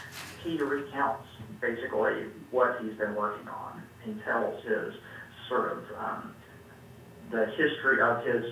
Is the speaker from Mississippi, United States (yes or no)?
yes; Mississippi, United States; I think of my own experience growing up in South Mississippi, the answer would probably be zero.